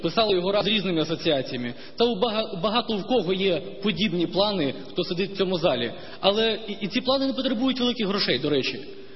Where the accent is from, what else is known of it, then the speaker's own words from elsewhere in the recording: Crimea, Ukraine; Так, ми втратили Крим, мій рідний Крим